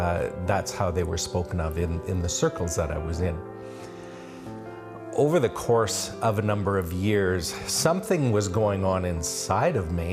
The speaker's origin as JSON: {"language": "English", "town": "Calgary", "region": "Alberta", "country": "Canada", "said": "I'm from Calgary, Alberta, Canada."}